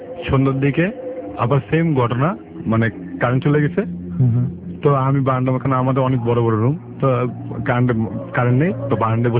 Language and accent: Bangla; Chittagong, Chittagong Division, Bangladesh; দেশের বাড়ি চিটাং।